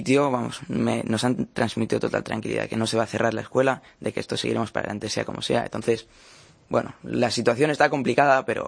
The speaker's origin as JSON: {"language": "Spanish", "town": "Madrid", "region": "Community of Madrid", "country": "Spain", "tie": "born or raised there", "said": "Yo soy madrileño. Bueno, yo he nacido en Madrid y he vivido toda mi vida en Madrid. Pero sí que es cierto que me identifico mucho también con otros lugares de España."}